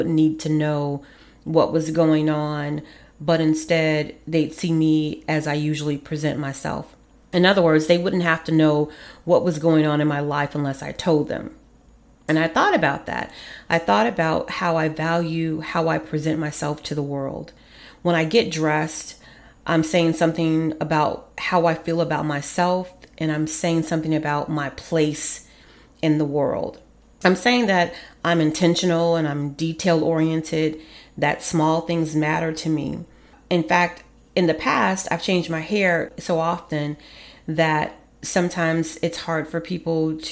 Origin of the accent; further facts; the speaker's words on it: Kankakee, Illinois, United States; Growing up in Kankakee, my sister and I attended Bible Witness Camp.